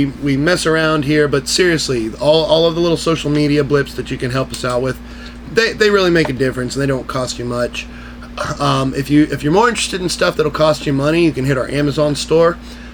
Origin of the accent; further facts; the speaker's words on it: Houston, Texas, United States; But I don't know many of these because I grew up in Houston.